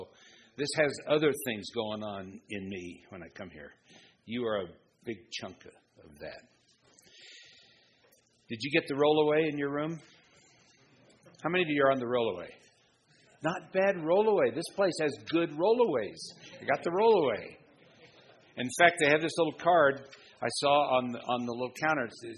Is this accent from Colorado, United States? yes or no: yes; Boulder, Colorado, United States; Boulder. I'm from Boulder. Yeah. I'm sort of just outside of Boulder. Nobody can live in Boulder. But I'm from Boulder